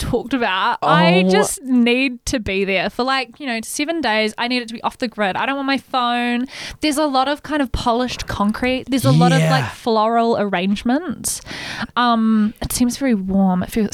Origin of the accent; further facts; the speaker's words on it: Australia; now in New Zealand; when I watched that as an Australian child in Australia, I was like, how silly.